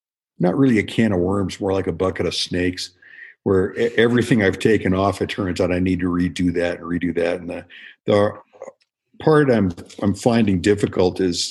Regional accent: Colorado, United States; Unfortunately, I grew up in Colorado. So.

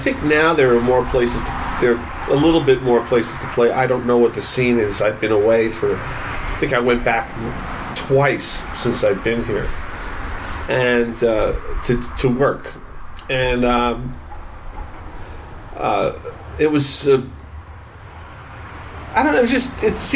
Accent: East Meadow, New York, United States; I'm from East Meadow, Long Island, South Shore, Mid Island, Nassau County.

